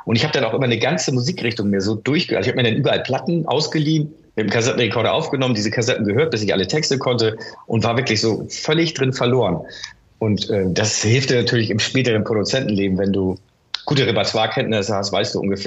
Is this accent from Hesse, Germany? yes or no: no; Hamburg, Germany; Ich bin in Hamburg-Wilhelmsburg aufgewachsen.